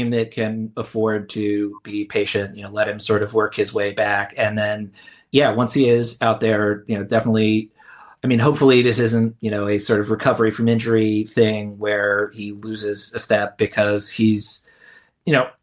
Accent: New York, United States; I'm not a Knicks fan, but I'm from New York

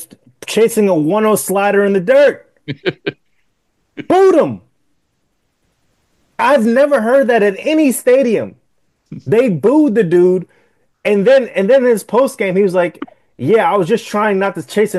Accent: New York, United States; I grew up in New York. Met fans are crazy.

